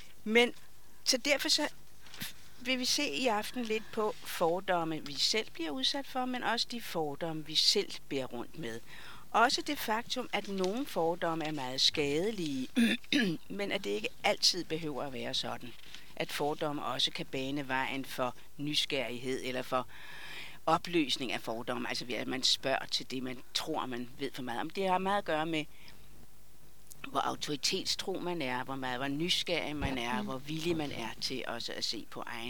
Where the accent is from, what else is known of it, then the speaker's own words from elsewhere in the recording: Copenhagen, Capital Region of Denmark, Denmark; Jo, jeg kommer fra København, altså jeg er på vej hjem.